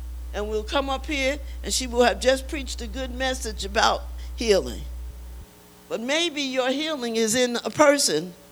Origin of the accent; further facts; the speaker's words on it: Newark, New Jersey, United States; I'm from Newark, okay? And so I do have a ghetto conversation.